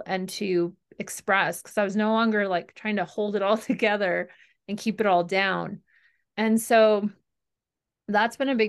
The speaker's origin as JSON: {"language": "English", "region": "Midwest", "country": "United States", "tie": "born or raised there", "said": "I grew up in the Midwest. And so, you know, I grew up in the land of cheese."}